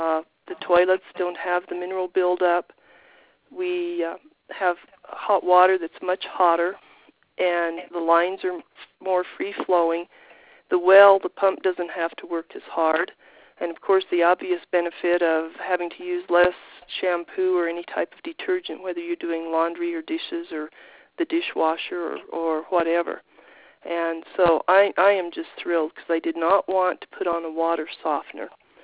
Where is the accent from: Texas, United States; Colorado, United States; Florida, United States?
Colorado, United States; Creede; now in South Fork, United States; I came up to South Fork in October a year ago. I'm originally from Creed, Colorado. I'm a native of the San Luis Valley.